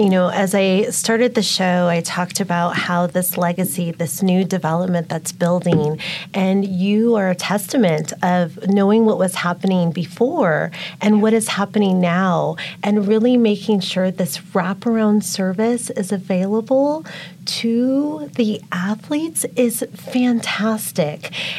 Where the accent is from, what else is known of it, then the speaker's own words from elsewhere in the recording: Nevada, United States; I can share someone who's lived in this, born and raised in Nevada